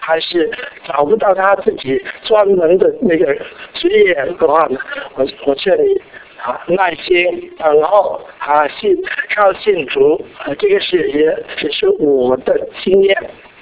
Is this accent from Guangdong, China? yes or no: yes; Guangzhou, Guangdong, China; first language Cantonese; Chinese is a second language; also born or lived in Beijing; 因为我们从广州，我父亲做海关的，所以他就生我的时候是在北京。所以呢，你说一路的带领，如果我不在北京出生的话呢，我今天不敢再站在这里讲那个一半半的国语